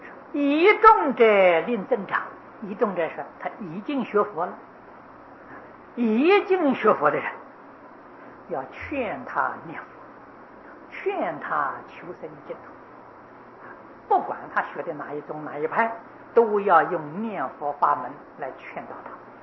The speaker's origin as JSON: {"language": "Chinese", "country": "Taiwan", "said": "这是我们台湾人的福报啊，你在香港都不行啊"}